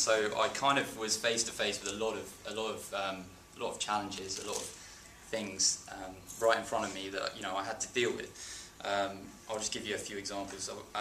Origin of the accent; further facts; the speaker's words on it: Bristol, South West England, United Kingdom; and I'm from Bristol